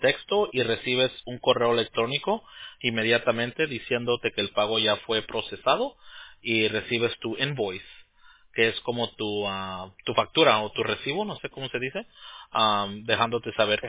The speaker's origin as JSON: {"language": "Spanish", "town": "Los Angeles", "region": "California", "country": "United States", "tie": "born or raised there", "said": "Cuando yo crecí en West LA, ahí"}